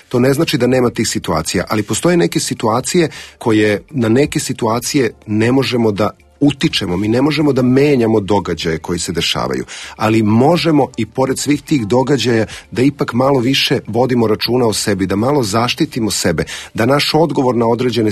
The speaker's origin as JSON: {"language": "Serbian", "country": "Serbia", "said": "ja sam iz Srbije i na mene je ova knjiga snažno uticala"}